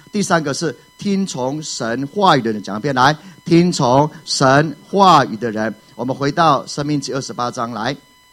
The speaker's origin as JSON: {"language": "Chinese", "country": "China", "said": "像我们中国人到处都要追求福气，对不对？"}